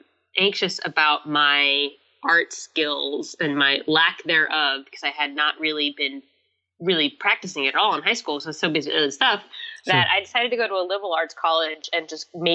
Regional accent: Visalia, California, United States; growing up in Visalia, in the Central Valley, there's, like, not a lot that's close by.

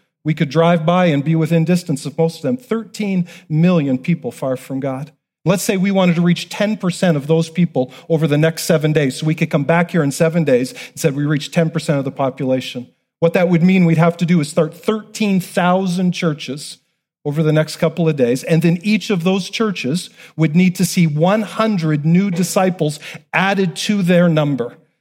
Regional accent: Barrie, Ontario, Canada; I grew up in Barrie, Ontario, on a little farm south of Barrie with my parents there

